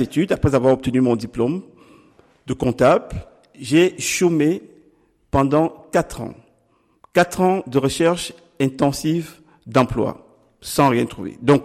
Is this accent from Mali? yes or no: no; Cameroon; moved away as an adult; now in Belgium; Je suis Camerounais d'origine. Je suis en Belgique depuis 28 ans, arrivé tout jeune comme étudiant.